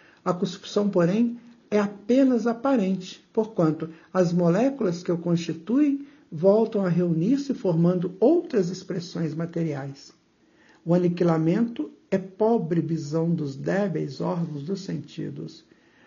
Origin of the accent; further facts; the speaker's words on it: Juiz de Fora, Minas Gerais, Brazil; aqui na minha terra, em Juiz de Fora, aconteceu um dia